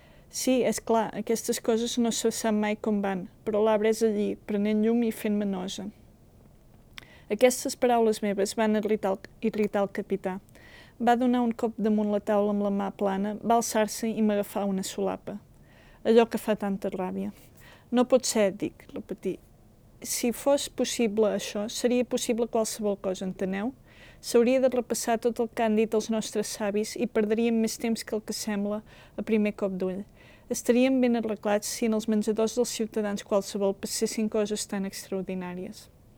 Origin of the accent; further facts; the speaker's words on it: Girona, Catalonia, Spain; first language ca; Soc catalanoparlant. La meva ciutat natal està en el nord-est de Catalunya, es diu Girona. És una ciutat petita de 100.000 habitants, una ciutat antiga, medieval, amb una gran catedral